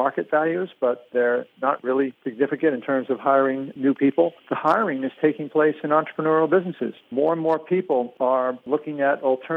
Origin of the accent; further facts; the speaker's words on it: Bermuda; But I think many people don't know that I grew up in Bermuda, and many Bermudians, as you know, went off to Canada for education.